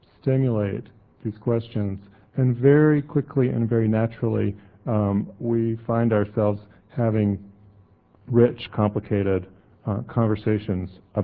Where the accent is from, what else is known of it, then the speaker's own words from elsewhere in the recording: North Carolina, United States; To situate myself, I grew up in Appalachia in the western part of North Carolina. And when I grew up, I was aware of two Jewish families in my community and one Catholic family.